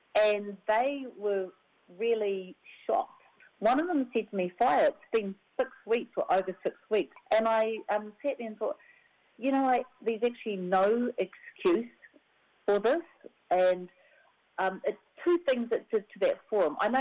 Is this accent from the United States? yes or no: no; Taranaki, New Zealand; I'm from Taranaki and was on the whenua that was receiving it.